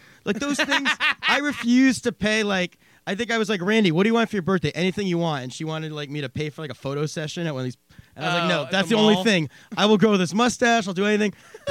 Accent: Pennsylvania, United States; I grew up in Pennsylvania where like I was just used to everyone assuming you celebrate Christmas

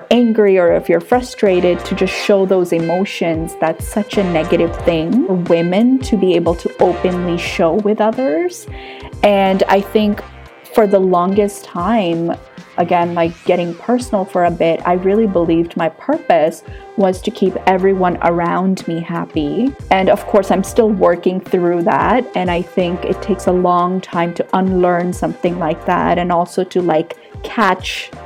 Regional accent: India; now in Canada; If I have to talk about my race or ethnicity, I was born and brought up in India, so I do consider myself as South Asian.

